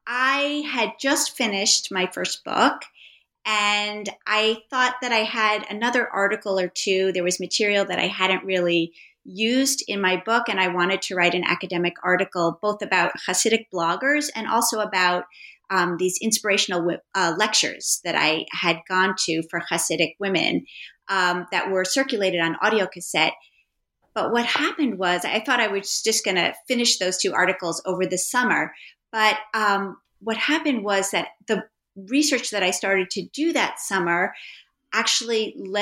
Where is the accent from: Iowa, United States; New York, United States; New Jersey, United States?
New York, United States; New York City; I am a native New Yorker. I grew up on the Upper West Side, and I fell in love with anthropology in college.